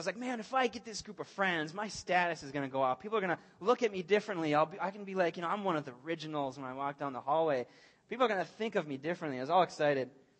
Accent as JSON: {"language": "English", "town": "Blaine", "region": "Minnesota", "country": "United States", "tie": "born or raised there", "lives_now": "St. Francis, United States", "said": "And I grew up in Blaine. I grew up on 65 and 105th down there by Gasoline Alley. And before high school, I actually moved up to St. Francis, which is a lot like Blaine"}